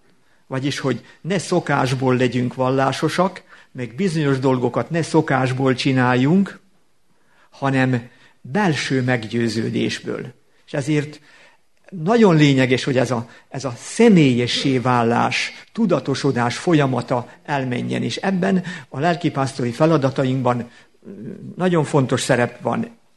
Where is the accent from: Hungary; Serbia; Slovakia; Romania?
Hungary; Szabolcs-Szatmár-Bereg; Kitelepítettek bennünket, aztán itt Szabolcsba egy tanyát kaptunk, és ott nőttem föl a tanyán.